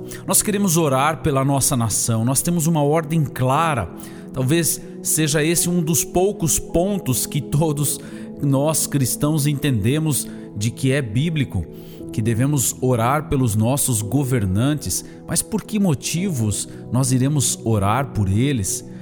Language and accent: Portuguese; Brazil; also born or lived in Germany / Zurich, Switzerland; morei mesmo em 3 países. Aqui no Brasil, onde passei a minha infância, na Alemanha, onde fiz os meus estudos de teologia e passei cerca de 5 anos morando ali